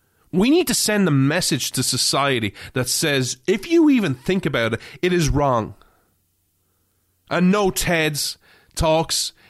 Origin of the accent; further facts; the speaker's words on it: Ireland; I grew up in Ireland. I grew up in Ireland where it's mostly Catholic.